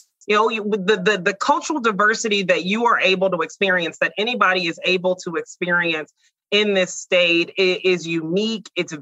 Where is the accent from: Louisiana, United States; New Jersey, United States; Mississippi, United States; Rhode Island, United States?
Mississippi, United States; also born or lived in Oklahoma; now in Iowa, United States; So I'm originally from Mississippi. I kind of made my own great migration to Iowa after I graduated from high school in Oklahoma.